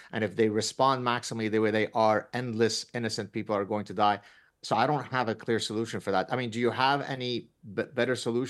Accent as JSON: {"language": "English", "country": "Lebanon", "tie": "born or raised there", "said": "the people who wanted to kill us when I grew up in Lebanon"}